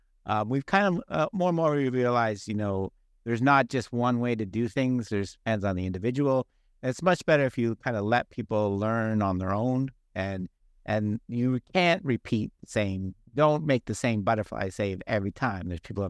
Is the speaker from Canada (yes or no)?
yes; Toronto, Ontario, Canada; now in Arizona, United States; I am Canadian. I'm from Toronto, and I grew up playing hockey.